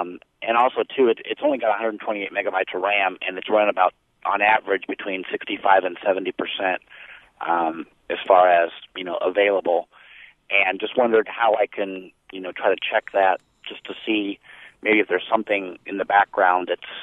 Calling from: Indianapolis, Indiana, United States; I'm calling from Indianapolis.

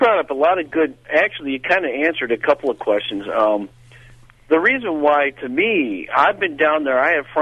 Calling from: Oswego, Illinois, United States

